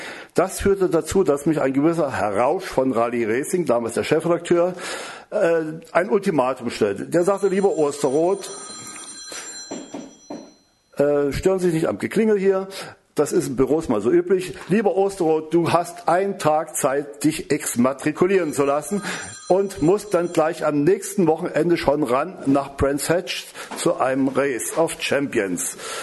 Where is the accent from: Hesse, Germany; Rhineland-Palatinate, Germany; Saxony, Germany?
Rhineland-Palatinate, Germany; Bad Neuenahr; also born or lived in Schleiz; Habe später meine ganze Gymnasialzeit in Bad Neuenahr unweit des Nürburgrings verbracht.